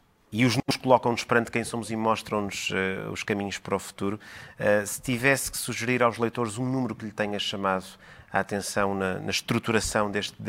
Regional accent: Portugal; aquilo que nós somos enquanto portugueses

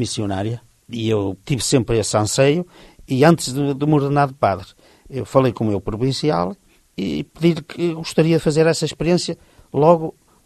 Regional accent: Vila Nova de Famalicão, Braga, Portugal; tenho 75 anos, sou natural de Ribeirão Vila Nova de Famalicão, portanto, minhoto de pura cepa.

